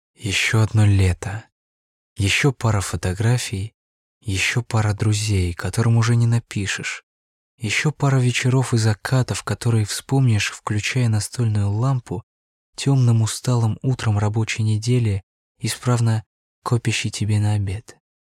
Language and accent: Russian; Oryol, Oryol Oblast, Russia; А еще это небольшой оммаж моему родному городу Орлу, его летним закатом и очень редко, но случающимся только там маленьким человеческим чудесам.